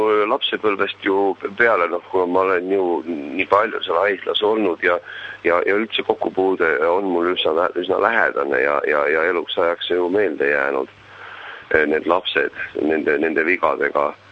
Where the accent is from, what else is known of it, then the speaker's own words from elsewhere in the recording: Jõhvi, Ida-Viru County, Estonia; see on mu kodukoht, eks ole, ja ma olen Jõhvis keskuse lõpetanud